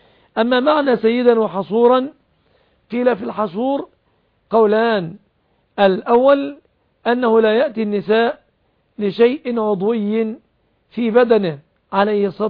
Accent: Egypt; وأن يصرف عن بلادنا مصر

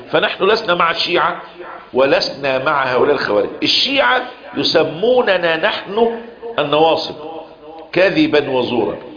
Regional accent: Egypt; شكينا عندنا في مصر بتلاقي عندنا في يوم عاشوراء بيعملوا ايه

